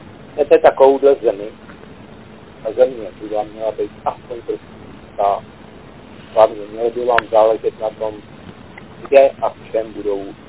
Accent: Moravia, Czechia; já jako Moravák tam prostě jdu

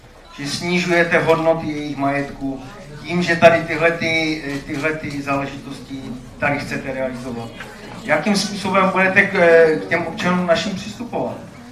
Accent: Petřvald, Moravian-Silesian Region, Czechia; jsem tady z Petřvaldíku.

